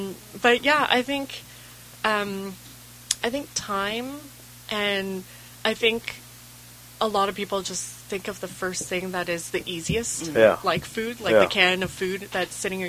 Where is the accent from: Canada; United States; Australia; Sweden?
Canada; born there; it was because of the history that existed that has enabled me to be born in Canada.